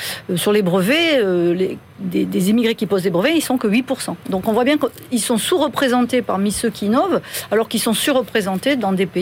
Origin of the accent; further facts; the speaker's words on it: France; moi, me désole en tant que Française, hein, j'aime mon pays